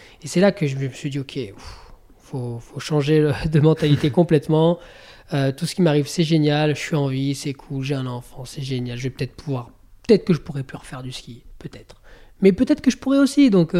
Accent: Bourg-Saint-Maurice, Auvergne-Rhône-Alpes, France; born there; Bah, je suis né à Bourg-Saint-Maurice, moi.

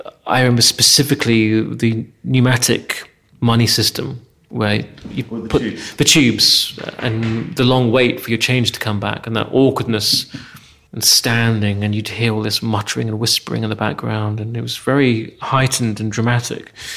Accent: England, United Kingdom; growing up in England

